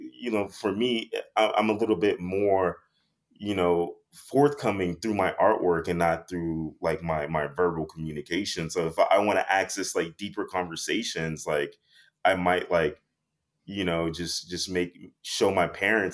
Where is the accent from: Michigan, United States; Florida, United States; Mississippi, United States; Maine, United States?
Florida, United States; Miami; growing up in Miami, we didn't have radiators.